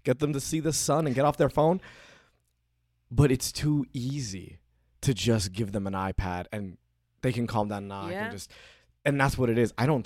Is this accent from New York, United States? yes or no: yes; Brooklyn, New York, United States; born there; Well, I was born in Brooklyn, so.